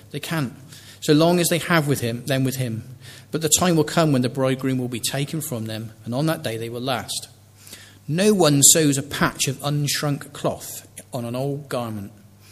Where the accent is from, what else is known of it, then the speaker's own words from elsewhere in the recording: Bristol, South West England, United Kingdom; I come from Bristol, I can't help it. It's just the way it is.